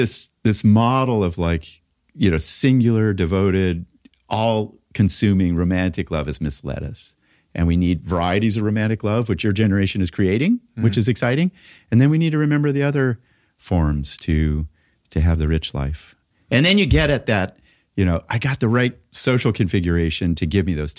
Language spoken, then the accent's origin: English; Los Angeles, California, United States; I grew up in Laurel Canyon in the late 60s, right. Very wild place.